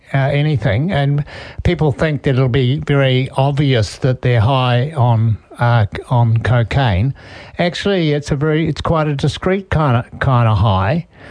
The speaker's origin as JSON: {"language": "English", "town": "Coromandel", "region": "Waikato", "country": "New Zealand", "said": "I was a hippie from Coromandel."}